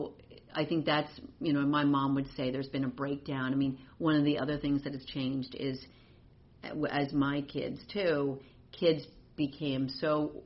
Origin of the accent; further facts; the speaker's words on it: Princeton, New Jersey, United States; That was not really a thing when I grew up in Princeton.